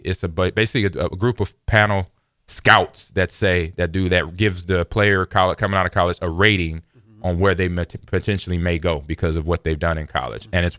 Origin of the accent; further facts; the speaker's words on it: Los Angeles, California, United States; I was there with family and some friends I grew up with in Los Angeles.